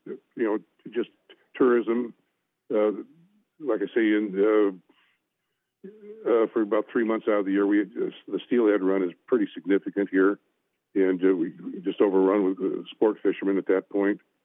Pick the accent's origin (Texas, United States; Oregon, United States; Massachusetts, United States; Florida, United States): Oregon, United States; Port Orford; born or raised there